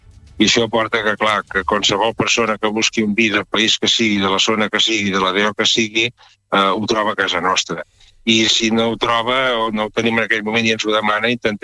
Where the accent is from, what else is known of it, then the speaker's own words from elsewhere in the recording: Catalonia, Spain; que és el que som els catalans